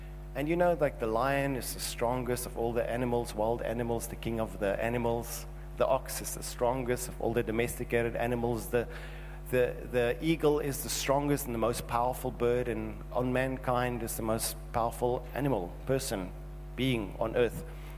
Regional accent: South Africa; And we as South African can say, amen, God.

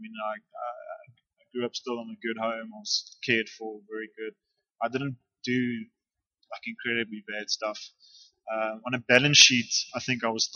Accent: Dundee, KwaZulu-Natal, South Africa; most of my years, I grew up in KwaZulu-Natal, in a small town, Dundee. And since 1982, I grew up in a Christian family. I grew up a Christian home.

